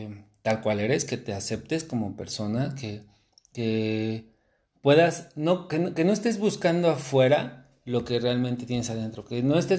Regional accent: Mexico; como normalmente mexicanos somos

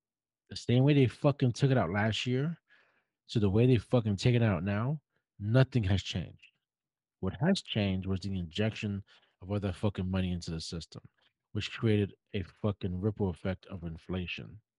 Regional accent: Brooklyn, New York, United States; growing up when I was a kid, I grew up in Brooklyn, so in New York

